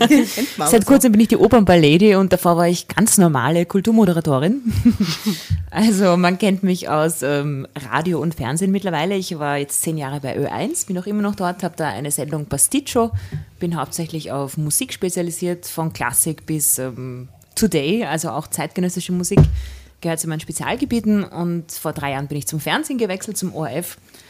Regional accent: Neulengbach, Lower Austria, Austria; Und plötzlich bin ich die tolle Niederösterreicherin, die aus jedem Blunzen, wie man bei uns in Neulenkbach so schön sagt.

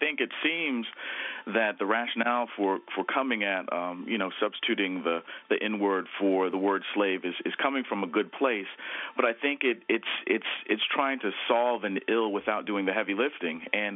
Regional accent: Texas, United States; I'm a direct descendant of slaves also, and I grew up in Texas.

